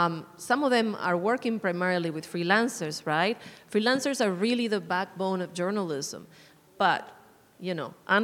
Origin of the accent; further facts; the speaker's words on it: Uruguay; now in Arizona, United States; So I'm originally from Uruguay, but based here in Arizona since forever, and literally like 25 years